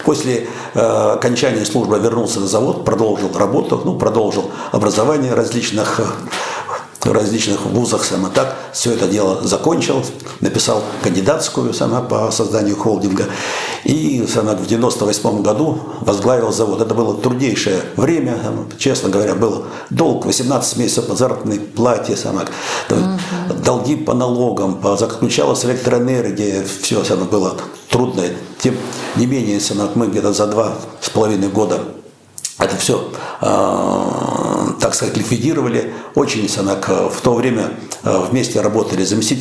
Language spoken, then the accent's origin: Russian; Bichura, Buryatia, Russia; Я родом вообще из Бурятии, из Бичуры.